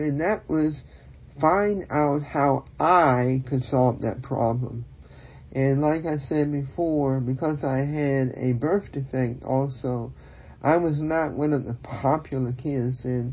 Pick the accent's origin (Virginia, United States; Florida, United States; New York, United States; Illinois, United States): Virginia, United States; And like I said, when I grew up in Virginia